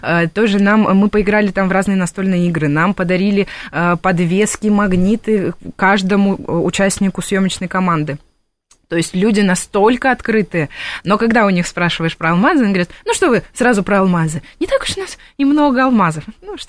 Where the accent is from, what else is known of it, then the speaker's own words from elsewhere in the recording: Transnistria, Moldova; Я сама из Приднестровья. И я вот поступила в Москву по квоте.